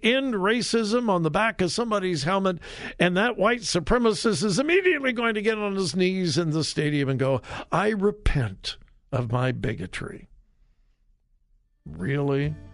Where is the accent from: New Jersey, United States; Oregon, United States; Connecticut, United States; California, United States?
California, United States; I mean, I've been in Ohio for 45 plus years, but I grew up in California rooting for the Rams and even the Raiders occasionally.